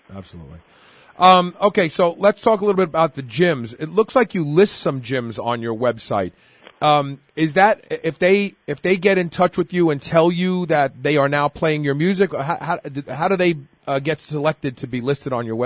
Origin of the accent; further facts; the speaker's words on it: Brooklyn, New York, United States; born there; keep in mind, I was born in Brooklyn and I talk like a truck driver when I'm around my friends.